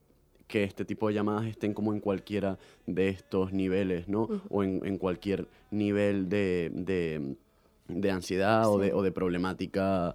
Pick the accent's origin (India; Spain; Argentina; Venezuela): Venezuela; yo soy de Venezuela y no sé si en Venezuela hay